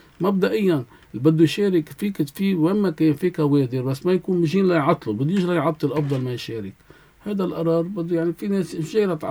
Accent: Lebanon; نحن لبنانيه تابعين لهالبلد

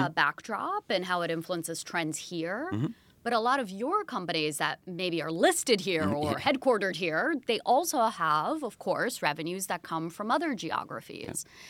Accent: Brazil; And I did mention I grew up in Brazil.

